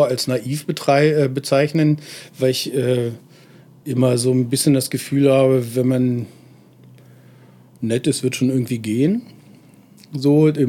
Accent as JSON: {"language": "German", "town": "Göttingen", "region": "Lower Saxony", "country": "Germany", "said": "Wir kommen also beide aus Göttingen"}